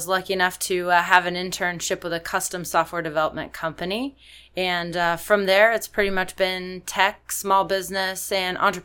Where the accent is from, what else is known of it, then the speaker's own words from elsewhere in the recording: Quantico, Virginia, United States; born there; also born or lived in North Carolina / Oklahoma / California / New Hampshire; Actually, I was born on a military base in Quantico, Virginia. Traveled around a lot. Lived in North Carolina, Oklahoma, California, New Hampshire, Massachusetts, Georgia.